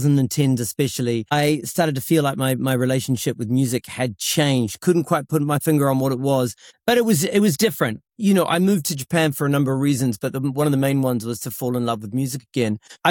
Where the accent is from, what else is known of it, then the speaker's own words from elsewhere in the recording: New Zealand; I'm from New Zealand, like Mark as well.